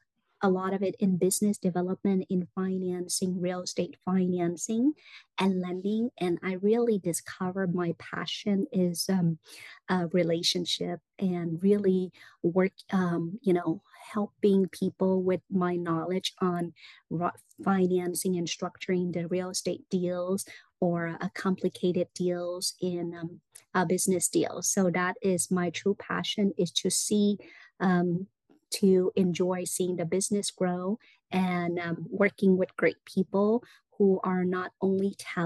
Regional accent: Vietnam; moved away; I'm an immigrant from Vietnam.

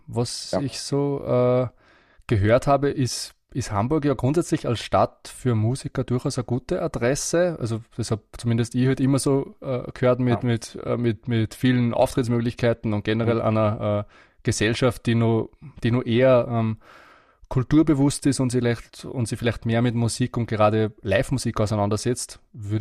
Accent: Austria; Ja, das hört sich auf jeden Fall schon um einiges besser an wie bei uns in Österreich.

